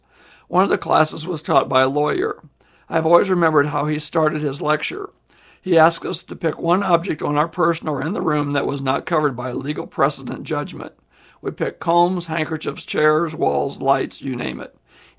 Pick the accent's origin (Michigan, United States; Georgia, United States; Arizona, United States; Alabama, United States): Georgia, United States; Atlanta; He was amazed I was from Atlanta.